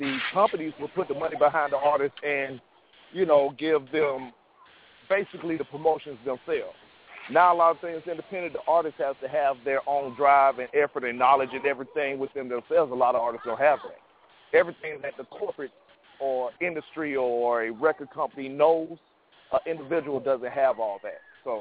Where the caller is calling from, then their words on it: Atlanta, Georgia, United States; I'm calling from Atlanta, Georgia